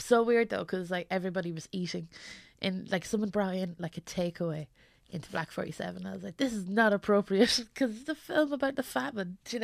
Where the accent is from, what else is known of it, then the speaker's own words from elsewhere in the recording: England, United Kingdom; accent: English; And like people would slag me off over my English accent and it would be like a joke for them and it's fine.